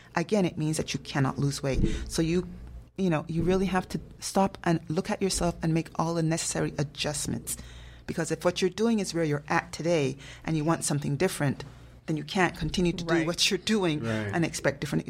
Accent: Canada; I recognize I'm somebody that I'm quite a Canadian person.

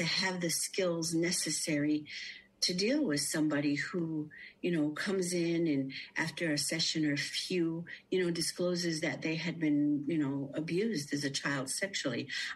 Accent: United States; now in Canada; I want to say CPS because I grew up in the States

